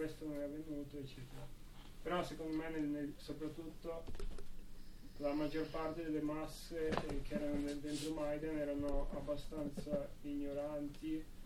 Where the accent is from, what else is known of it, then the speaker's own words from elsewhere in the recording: Kolomyia, Ivano-Frankivsk Oblast, Ukraine; Italian is a second language; Di una città che si chiama Kolomeia, che è vicino a Leopoli comunque.